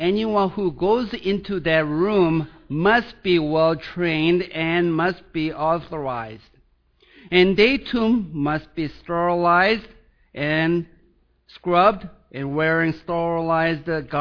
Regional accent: Seoul, South Korea; As I was growing up in Seoul, South Korea, I used to go to the hospital a lot.

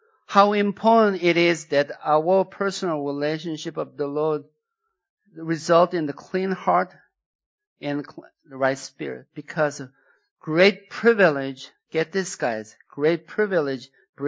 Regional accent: South Korea; English is a second language; now in United States; I came from South Korea. I know many of you think that I came from the southern Sweden, but I'm from South Korea. South Korea, when I was growing up, there's a lot of things that we could not do.

